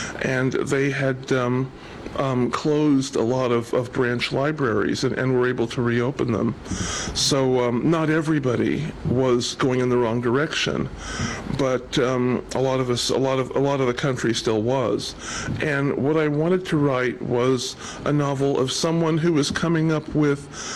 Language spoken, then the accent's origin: English; Pasadena, California, United States; my hometown, Pasadena, had a bond issue that they passed to aid libraries.